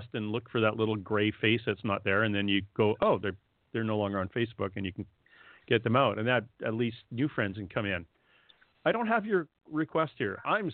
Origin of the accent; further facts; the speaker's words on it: Canada; which is hard for me to say because I'm Canadian and we say Z.